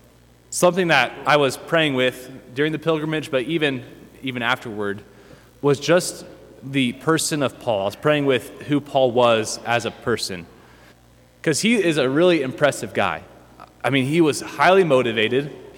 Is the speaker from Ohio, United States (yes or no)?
no; Garden Plain, Kansas, United States; I grew up in Garden Plain, so not too far away from here. And I grew up on a farm.